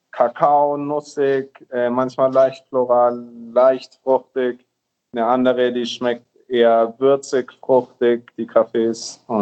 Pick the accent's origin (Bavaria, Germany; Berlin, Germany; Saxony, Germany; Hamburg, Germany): Bavaria, Germany; Nuremberg; Ich so, nee, aus Nürnberg.